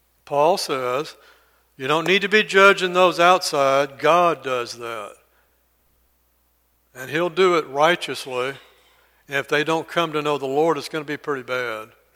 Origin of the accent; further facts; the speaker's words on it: Corpus Christi, Texas, United States; As I said, I was raised in Corpus with a very large Navy base, a large Navy presence, and most of those men had tattoos.